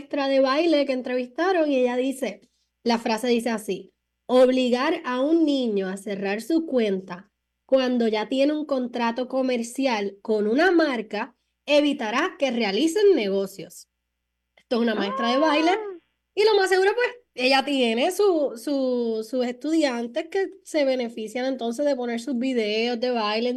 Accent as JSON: {"language": "Spanish", "town": "Camuy", "country": "Puerto Rico", "also_born_or_lived": "Aguadilla", "said": "Camuy, adoptada de Aguadilla, y ahora estoy en el área metro porque aquí me llevo la vida."}